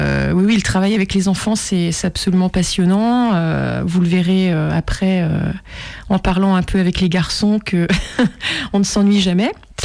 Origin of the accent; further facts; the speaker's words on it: Besançon, Bourgogne-Franche-Comté, France; born there; also born or lived in Paris, France / Lyon, France; moi je suis née à Besançon, j'ai commencé la musique là-bas. Et puis après Paris, direction d'orchestre surtout, et puis ensuite Lyon pour la direction de chœur.